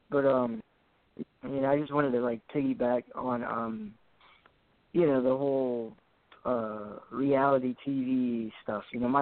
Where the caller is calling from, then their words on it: Texas, United States; I'm calling from Texas.